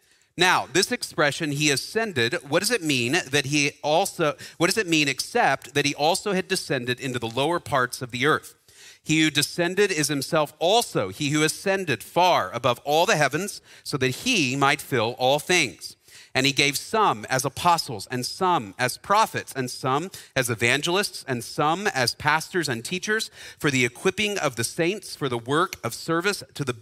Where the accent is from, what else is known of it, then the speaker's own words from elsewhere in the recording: Dallas, Texas, United States; I grew up in Dallas. And so I happened to be in high school in the 90s